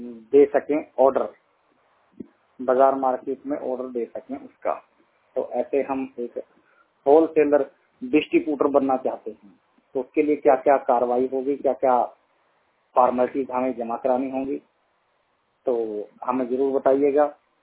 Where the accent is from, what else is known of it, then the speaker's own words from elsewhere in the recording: Ambala, Haryana, India; तो मैं अंबाला से हूँ